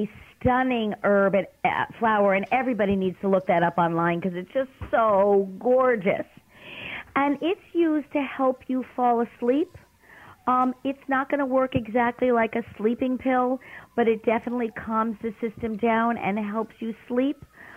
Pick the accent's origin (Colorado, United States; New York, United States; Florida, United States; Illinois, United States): New York, United States; Brooklyn; excuse me, I'm from Brooklyn.